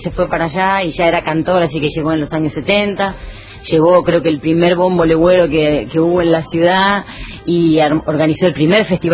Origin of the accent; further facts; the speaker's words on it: Tierra del Fuego, Argentina; moved away as an adult; now in Buenos Aires, Argentina; yo vivo en Buenos Aires hace bastante tiempo, un poco por estudios, es lo que suele suceder cuando los fueguinos necesitan estudiar, ahora menos porque hay Universidad de Tierra del Fuego, pero en ese momento, bueno, me vine para acá a Buenos Aires